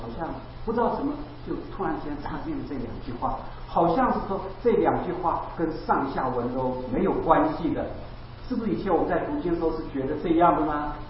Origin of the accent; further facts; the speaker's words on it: China; 我们大陆人讲就是纠察队心态的啊